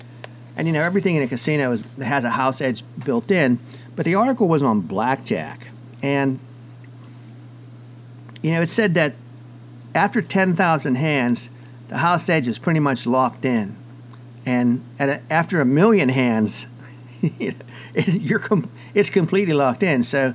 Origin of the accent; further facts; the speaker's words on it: Pennsylvania, United States; you're going to surpass most states, including my home state of Pennsylvania.